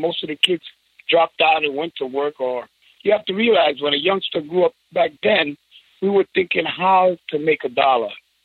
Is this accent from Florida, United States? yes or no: no; New York, United States; So it was a part of our growing up in New York. So it wasn't just the Latin culture. It was the R&B culture. They were synonymous to us that were growing up in East Harlem.